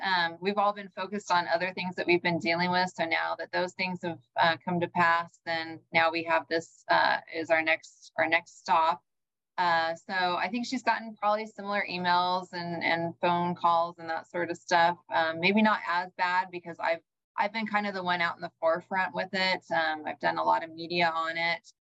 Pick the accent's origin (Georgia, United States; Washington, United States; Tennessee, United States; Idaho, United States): Idaho, United States; because I'm not from Iowa, I'm from Idaho.